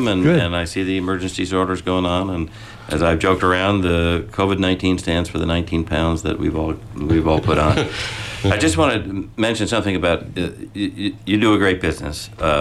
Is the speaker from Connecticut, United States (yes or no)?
yes; Connecticut, United States; I grew up in Connecticut, right on Route 5.